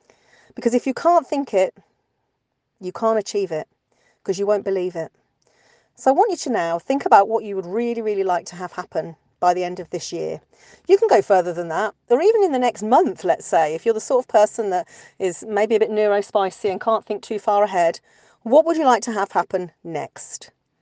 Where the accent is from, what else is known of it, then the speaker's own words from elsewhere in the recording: United Kingdom; Ironically, I'm British, as you can probably tell